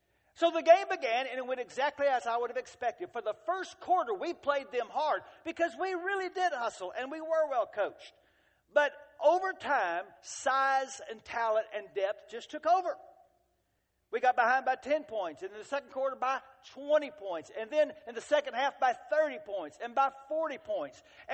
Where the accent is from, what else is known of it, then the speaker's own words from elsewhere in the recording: Texas, United States; We're from Central Texas.